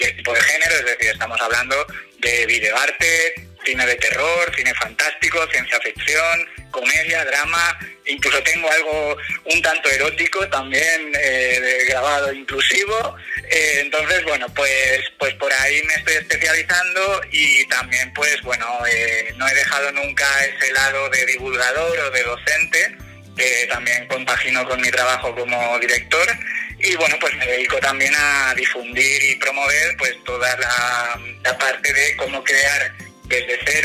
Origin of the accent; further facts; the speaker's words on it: Valencia, Valencian Community, Spain; Bueno, pues como tú has dicho, soy de Valencia